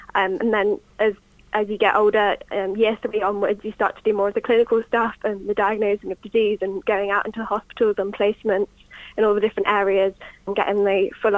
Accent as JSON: {"language": "English", "region": "West Midlands", "country": "United Kingdom", "said": "So I am originally from Shropshire. That's where my family live."}